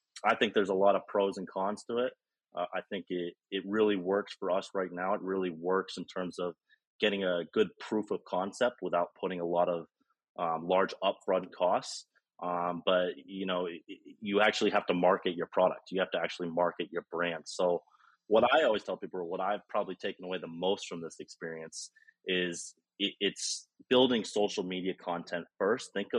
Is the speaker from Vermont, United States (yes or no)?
yes; Vermont, United States; accent: American; No, I mean, I'm originally from the States. So I'm from Vermont